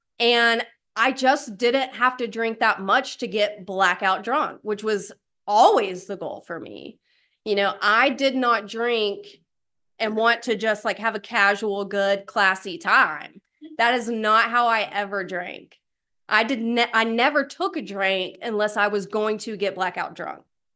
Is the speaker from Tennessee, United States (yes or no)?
yes; Tennessee, United States; also born or lived in Alabama; However, I did grow up poor white trash in a trailer in East Tennessee. And, you know, I'm from Alabama originally, and moved to East Tennessee away from all of my extended family